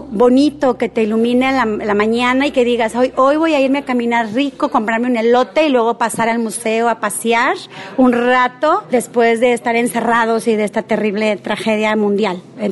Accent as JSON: {"language": "Spanish", "town": "Puerto Vallarta", "region": "Jalisco", "country": "Mexico", "tie": "born or raised there", "said": "yo crecí cortando guamúchiles y comiendo almendras en la calle, jugando cuando la calle"}